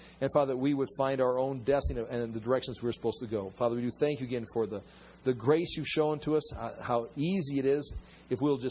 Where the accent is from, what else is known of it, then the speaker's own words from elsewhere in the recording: Iowa, United States; just like I'm from Iowa. I'm going to continue to be an Iowan.